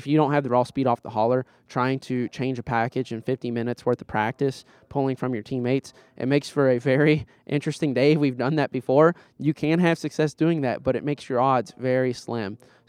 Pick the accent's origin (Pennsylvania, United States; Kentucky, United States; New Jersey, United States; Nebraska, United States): Kentucky, United States; I'm from Kentucky. They know bourbon.